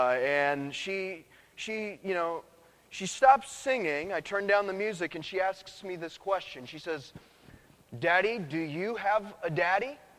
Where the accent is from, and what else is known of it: Sacramento, California, United States; born or raised there